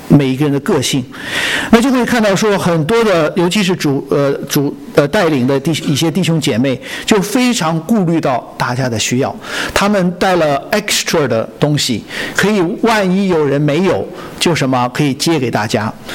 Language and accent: Chinese; China; 就是我们从小在这个中国大陆学